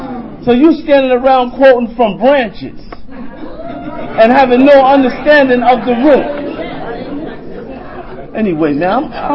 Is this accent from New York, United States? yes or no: yes; South Jamaica, New York, United States; I'm from the hood. I'm from South motherfucking Jamaica, right?